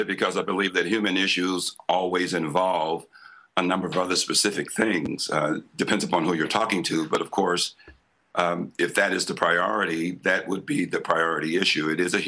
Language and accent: English; St. Louis, Missouri, United States; As I grew up here in the St. Louis region and traveled around the country and the world